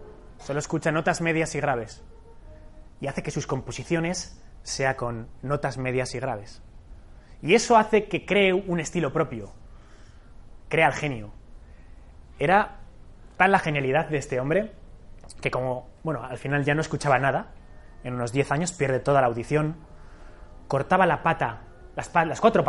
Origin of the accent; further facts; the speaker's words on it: Zaragoza, Aragon, Spain; Pero bueno, ya como soy de Zaragoza, pues tengo que barrer para casa.